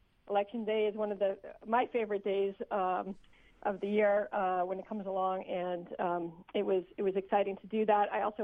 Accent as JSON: {"language": "English", "town": "Marblehead", "region": "Massachusetts", "country": "United States", "tie": "born or raised there", "said": "I voted in my hometown of Marblehead"}